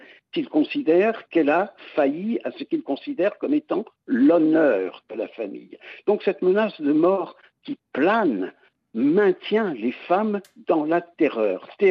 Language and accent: French; United States; En tant qu'Américain, le parallèle historique que je vois le plus éclairant, le plus profond et le plus dérangeant, c'est le rétablissement, en fait, de l'esclavage dans mon pays